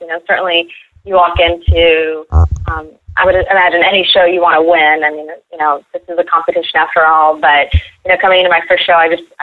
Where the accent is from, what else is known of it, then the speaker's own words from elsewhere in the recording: Los Angeles, California, United States; also born or lived in Tehran, Iran; now in Dallas, United States; I'm originally from Tehran, Iran. That's where I was born. I moved to Los Angeles when I was young and have been in Los Angeles for pretty much all my life. I just recently moved to Dallas.